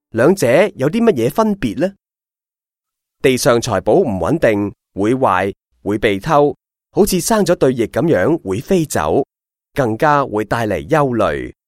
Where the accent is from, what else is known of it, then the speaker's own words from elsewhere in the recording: Hong Kong; 我成长于经济起飞阶段的香港，家境清贫，住在山边的木屋和政府的徙置区。